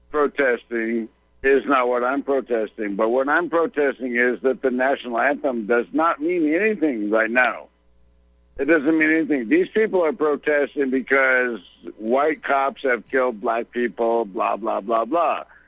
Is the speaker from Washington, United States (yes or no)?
yes; Washington, United States; you know, I'm really sad because my home state, Washington, and the Seahawks, they didn't come out for the national anthem